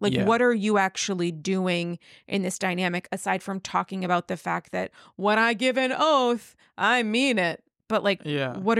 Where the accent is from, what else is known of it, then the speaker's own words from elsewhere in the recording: New York, United States; And I say that as a New Yorker